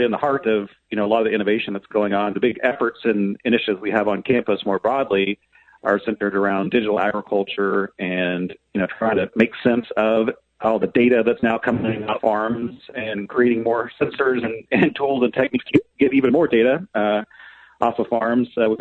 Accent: Lockney, Texas, United States; also born or lived in Plainview / Wellman; I'm a West Texas native, born in Plainview, grew up in Lotney up until almost junior high. Then we moved south to Wellman, Texas, which is down by Brownfield

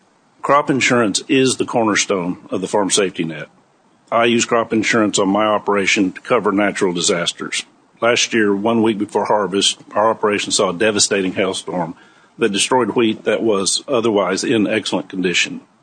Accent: Altus, Oklahoma, United States; I am a farmer from Altus, Oklahoma, where my family and I farm wheat, cotton, and pasture land.

